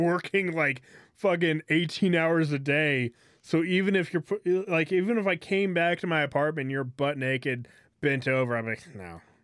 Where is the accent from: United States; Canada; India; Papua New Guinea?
United States; Dickinson, North Dakota; I came from North Dakota out here, okay?